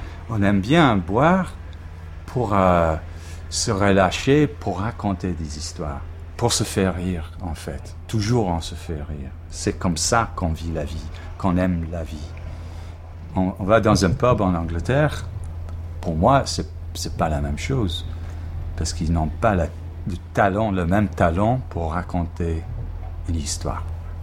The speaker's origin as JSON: {"language": "French", "town": "Cork", "region": "Munster", "country": "Ireland", "second_language": "French", "moved": "yes", "lives_now": "Dublin, Ireland", "said": "Originellement, je viens de Cork, au sud, mais j'habite à Dublin depuis 30 ans."}